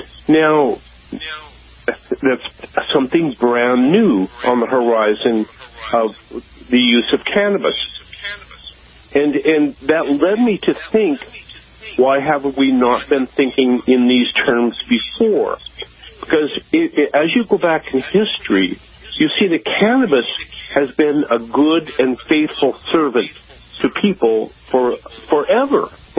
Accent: Montana, United States; To when I was just a kid growing up in Montana.

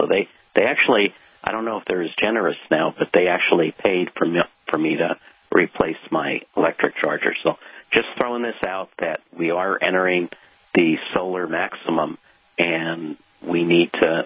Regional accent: East Coast, United States; But I know when I grew up on the East Coast, Vince, I could pick up pretty much every country in Europe on shortwave

